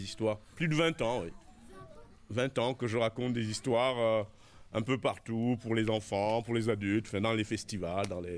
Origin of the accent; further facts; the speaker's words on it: Gabon; ce sont des contes que j'ai entendus chez moi au Gabon. Hein, dans mon enfance